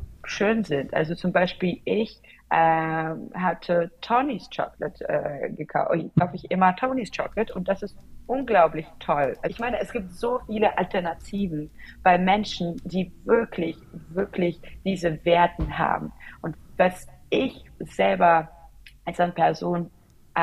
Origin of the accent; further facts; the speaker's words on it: Ukraine; German is a second language; Bei uns in der Ukraine gibt es eine App, das heißt Zrada.